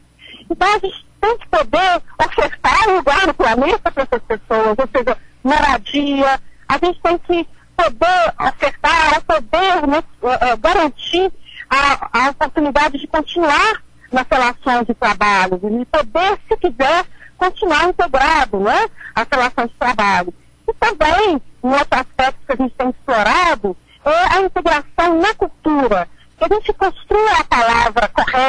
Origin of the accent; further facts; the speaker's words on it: Brazil; E nessa vida, sendo brasileira, a gente acaba tendo que aprender a sobrevivência.